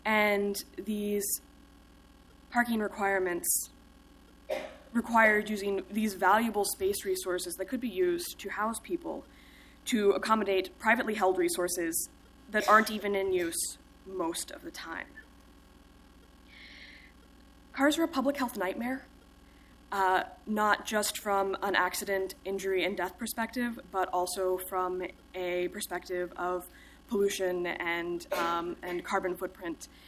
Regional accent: Oklahoma, United States; I grew up in Oklahoma, spent the majority of my life in Oklahoma City, which is a city built for cars.

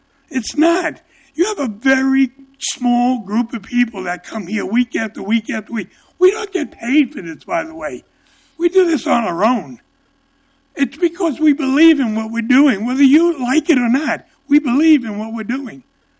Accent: New York, United States; Because I've been in riots. I grew up in New York. I've been in riots.

